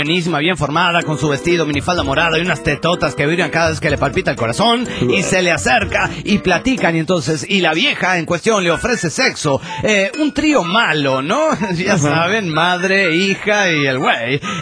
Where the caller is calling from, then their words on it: Delta, Colorado, United States; del Delta, Colorado, Estados Unidos, del Gabacho.